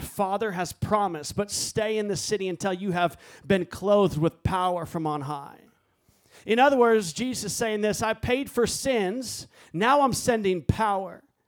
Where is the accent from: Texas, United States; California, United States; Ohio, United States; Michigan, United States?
Texas, United States; Dallas; moved away; I'm from Dallas, and before we moved here from Dallas, I would drive up here.